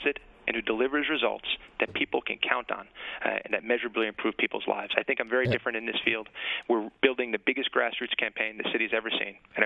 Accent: Queens, New York, United States; Well, as you know, I grew up in Queens. I worked my way through college working nights as a janitor.

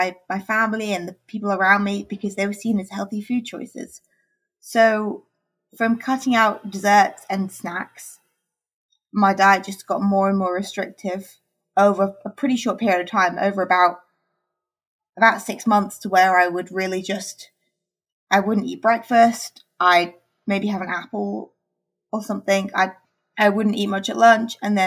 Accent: England, United Kingdom; I'm from England, and in England we transition to high school.

